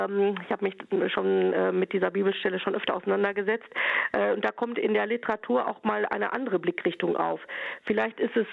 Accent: Warstein, North Rhine-Westphalia, Germany; Meistens war es so, wie gesagt, gebürtig aus Warstein. Der Rosenmontag war frei.

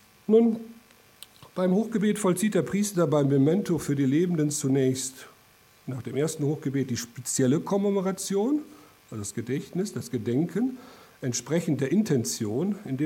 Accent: Lower Saxony, Germany; Ich kenne das aus meiner Heimat, vor allem der Heimat meiner Eltern in Südoldenburg

